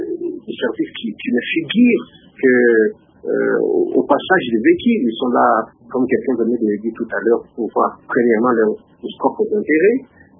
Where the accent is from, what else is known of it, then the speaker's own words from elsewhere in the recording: DR Congo; la plupart des gens chez nous au Congo qui se retrouvent dans des coins comme un point stratégique